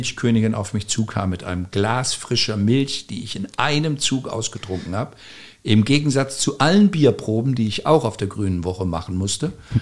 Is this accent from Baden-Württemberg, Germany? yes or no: no; Rhineland-Palatinate, Germany; Ich komme aus Rheinhessen. Mhm. Meine Familie mütterlicherseits kommt aus Rheinhessen.